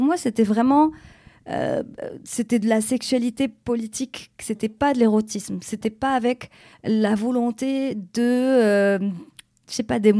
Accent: Morocco; d'abord je suis née au Maroc, j'ai grandi là-bas.

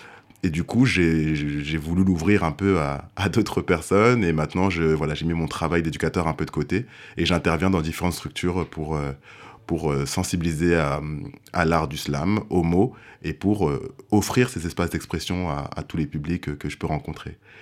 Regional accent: France; born there; je suis un peu entre les deux continents, entre les deux cultures. Je suis né en France

